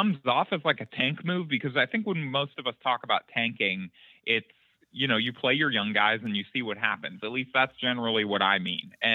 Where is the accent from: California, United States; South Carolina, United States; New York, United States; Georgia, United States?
California, United States; Newport Beach; Yeah, I grew up in Newport Beach and I lifelong Laker fan.